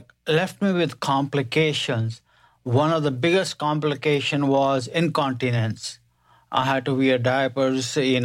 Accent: India; In short, I was born and raised in India to a middle-class family, and I did my basic medical school in India.

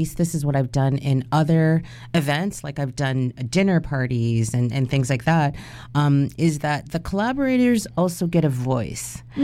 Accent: Ontario, Canada; also born or lived in Alberta; I think that it's important, even for me as a business that operates out of BC, and I'm from Ontario, right?

